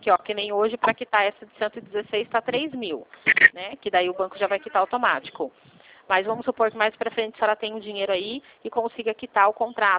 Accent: Limeira, São Paulo, Brazil; De Limeira, interior de São Paulo.

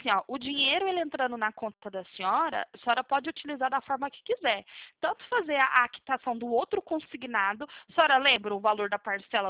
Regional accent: Franca, São Paulo, Brazil; Eu sou de Franca

